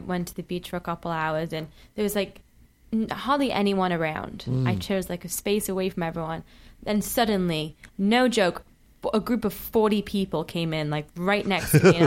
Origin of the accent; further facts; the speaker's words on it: England, United Kingdom; I mean, I'm from England.